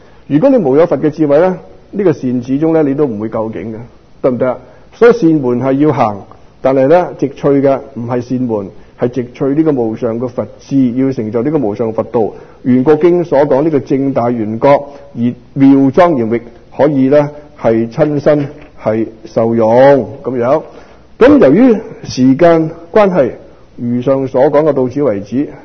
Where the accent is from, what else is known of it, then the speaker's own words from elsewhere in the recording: Guangdong, China; 我們廣東人俗語講得到喊三聲